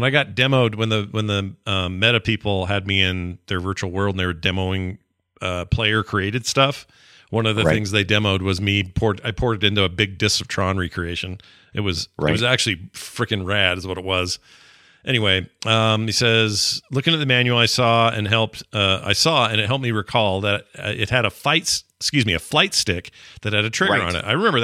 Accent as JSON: {"language": "English", "town": "Pittsburgh", "region": "Pennsylvania", "country": "United States", "tie": "born or raised there", "said": "I grew up in Pittsburgh, and there were a lot of arcades to go to."}